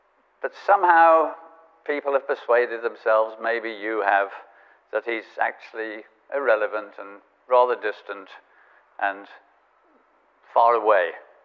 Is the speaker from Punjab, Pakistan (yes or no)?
yes; Lahore, Punjab, Pakistan; born there; also born or lived in Asia; I was born in Lahore, which, as you know, is in Pakistan, and had all my early life in Asia.